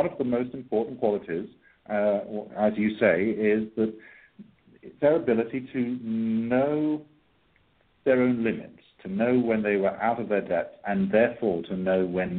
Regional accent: United Kingdom; now in Ireland; I live in Ireland now, and even though I'm British, I now live in Ireland.

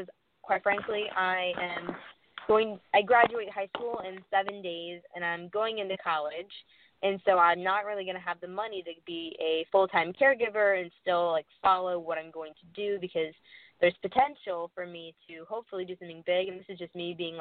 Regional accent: Missouri, United States; So I'm from Missouri, and so I met with my senator

